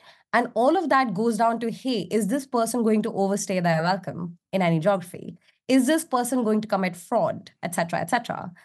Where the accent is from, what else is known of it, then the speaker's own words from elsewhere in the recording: India; now in United Kingdom; So I'm from India. When I moved to the UK, it was so painful because I was not able to transfer any capital.